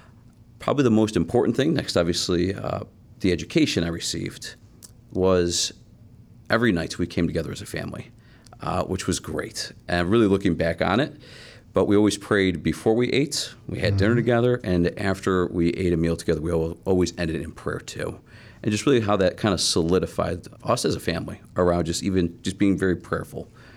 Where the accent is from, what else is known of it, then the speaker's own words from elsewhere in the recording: Parma, Ohio, United States; also born or lived in Independence; I was born in Parma, grew up there, and then family moved to Independence, but that wasn't until about grade school for me.